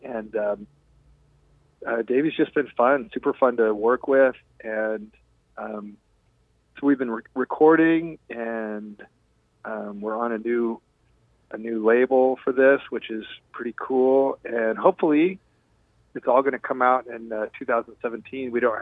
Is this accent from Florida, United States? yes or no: no; Irvine, California, United States; now in Long Beach, United States; Yeah. Laguna, I grew up in Irvine.